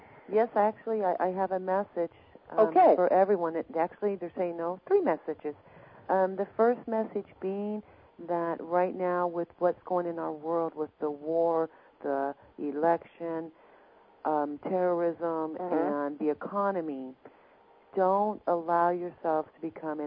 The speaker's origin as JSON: {"language": "English", "town": "Los Angeles", "region": "California", "country": "United States", "tie": "born or raised there", "also_born_or_lived": "Kentucky", "said": "I grew up in Los Angeles"}